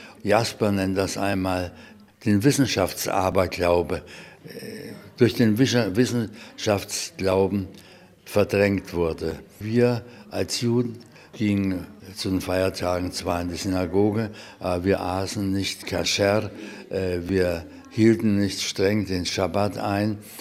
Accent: Germany; moved away; und eben die Freundschaften, die mich mit Deutschland verbinden, die ziehen mich immer wieder in meine alte Heimat. Eine meiner Heimaten, sagen wir mal.

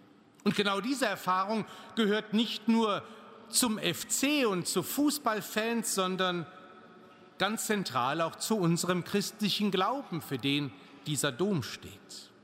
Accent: Cologne, North Rhine-Westphalia, Germany; Und da war ich dieses Jahr als Kölner eingeladen, als Prediger.

